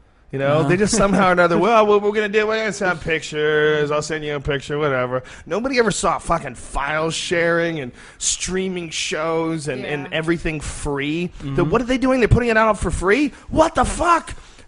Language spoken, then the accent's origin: English; Boston, Massachusetts, United States; also born or lived in New Jersey; I was born in New Jersey, and I grew up mostly in Boston.